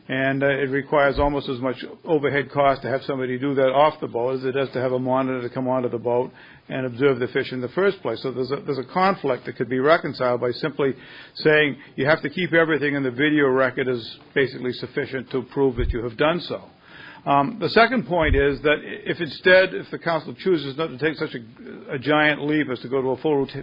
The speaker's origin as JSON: {"language": "English", "town": "Scituate", "region": "Massachusetts", "country": "United States", "said": "For the record … from Scituate, Mass."}